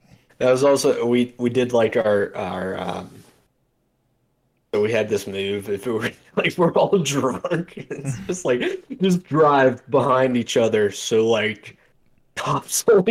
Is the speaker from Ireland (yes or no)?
yes; Ireland; But I know I'm Irish, but fuck, like it was literally like we had like bottles of Jameson.